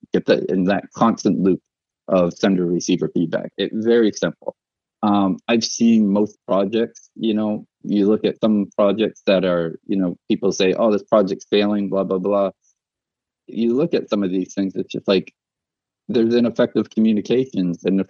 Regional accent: Maine, United States; I'm originally from Maine, very northern Maine, literally at the end of the Appalachian Trail. So not southern Canada. It was still in the U.S., but very close to the border.

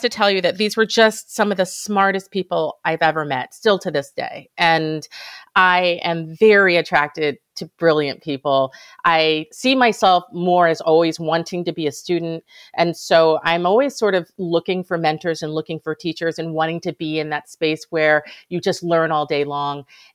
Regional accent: New York, United States; even though I grew up in the Hudson Valley and had grown up around a number of farms and my grandfather was a farmer in Jamaica

